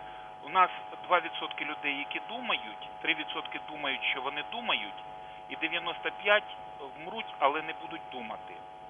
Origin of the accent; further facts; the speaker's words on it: Poltava, Poltava Oblast, Ukraine; я із Полтави.